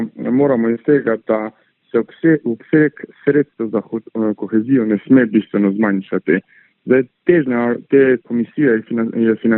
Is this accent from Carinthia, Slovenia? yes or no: yes; Carinthia, Slovenia; tudi tu izhajam iz tega, da prihajam iz Koroške in se v bistvu direktno srečujem s temi državami